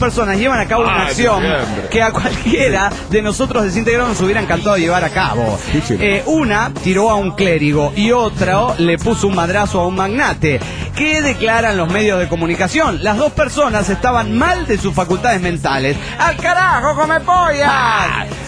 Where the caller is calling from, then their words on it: Monterrey, Nuevo León, Mexico; de Monterrey, Nuevo León, México.